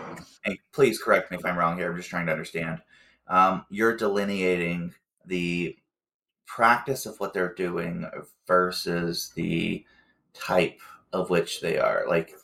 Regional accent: the South, United States; growing up in the South with a lot of Southern Baptists, you have this a lot where, you know, people, a lot of them won't say that they're a Christian.

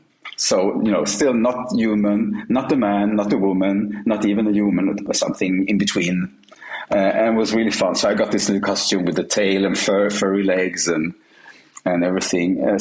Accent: Sweden; You know, growing up in Sweden, and I think the same for the rest of Europe, you didn't have all these channels that we have today. In Sweden, we had two channels

